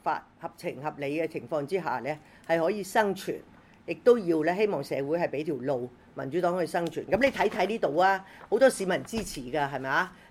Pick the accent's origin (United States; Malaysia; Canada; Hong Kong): Hong Kong; 但我覺得我哋香港人咧係唔可以出嚟話